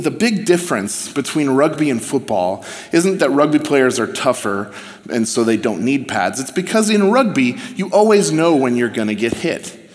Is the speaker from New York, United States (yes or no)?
no; San Diego, California, United States; I was born and raised in San Diego. Many of you know that, in California.